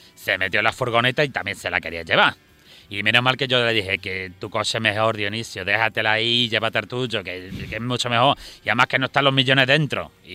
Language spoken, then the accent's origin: Spanish; Estepona, Andalusia, Spain; now in Sweden; mi marido y yo somos de Estepona, pero nos fuimos, ¿sabes? Nos fuimos para allá con los suecos. Y, hombre, nos consideramos suecos por los años que llevamos